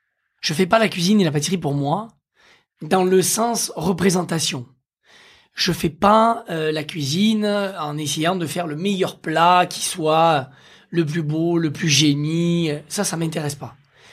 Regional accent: Occitanie, France; born or raised there

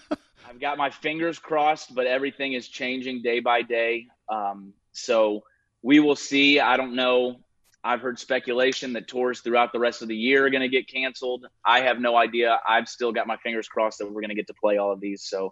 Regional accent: Missouri, United States; I grew up in Missouri, so I'm no stranger to tornadoes. We had tornado warnings, tornado watches almost every other day in Missouri.

